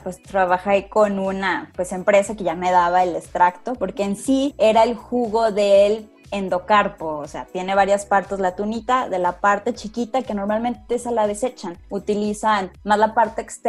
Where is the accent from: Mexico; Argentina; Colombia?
Mexico; San Luis Potosí; más típica de las regiones aquí de San Luis Potosí, de donde yo soy